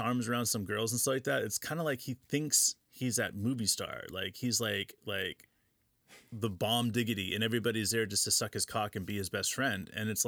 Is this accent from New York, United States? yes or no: no; Oklahoma, United States; And maybe it's just because I'm from Oklahoma and I'm always like Texas sucks, guys.